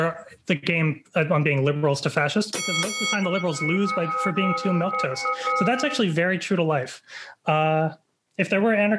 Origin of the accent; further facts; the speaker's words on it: California, United States; I'm from the Bay Area and we call it Mafia here